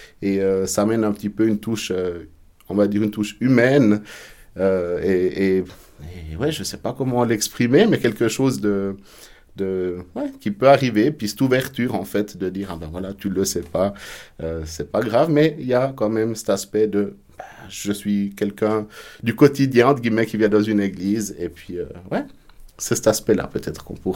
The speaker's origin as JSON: {"language": "French", "town": "Péry", "region": "Bern", "country": "Switzerland", "tie": "born or raised there", "said": "Je viens déjà peut-être du Jura bernois, de Péry. J'ai grandi à Péry"}